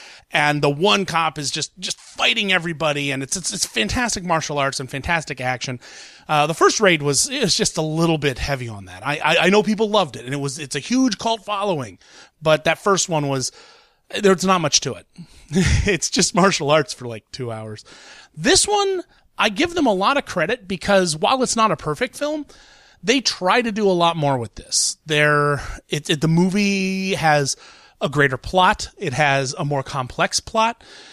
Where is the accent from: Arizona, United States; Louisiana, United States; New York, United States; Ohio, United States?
Ohio, United States; Columbus; I mean, I'm from Ohio. I'm from Columbus.